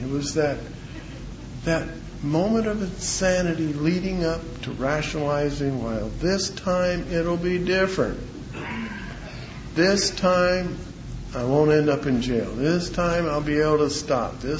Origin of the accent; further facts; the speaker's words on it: Hawaii, United States; So my growing up in Hawaii was very moving.